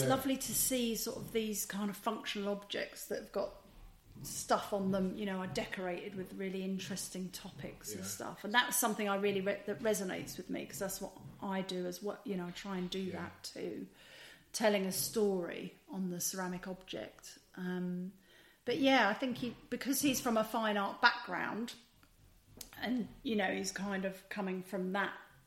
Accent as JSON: {"language": "English", "town": "Wolverhampton", "region": "West Midlands", "country": "United Kingdom", "tie": "born there", "said": "because I was born in Wolverhampton."}